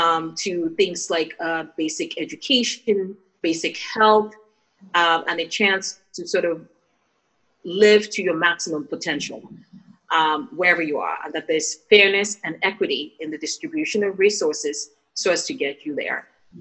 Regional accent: Nigeria; education was a fundamental thing in sort of the society in which I grew up in Nigeria.

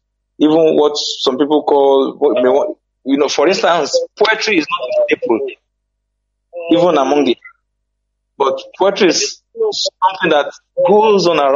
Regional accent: Nigeria; So the traditional one I got from Umuahron, my hometown.

